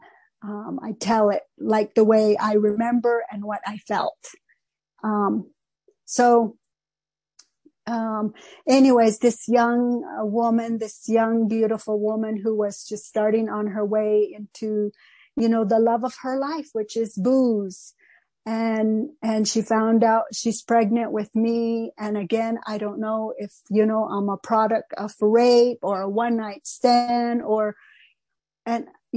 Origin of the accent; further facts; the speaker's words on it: United States; first language Navajo; English is a second language